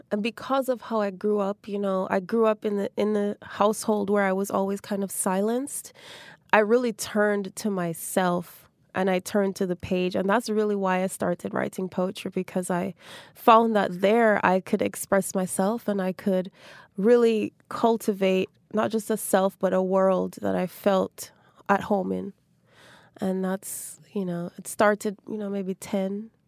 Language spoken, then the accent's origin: English; Jamaica; my childhood growing up in Jamaica. I grew up in a very strict Rastafarian household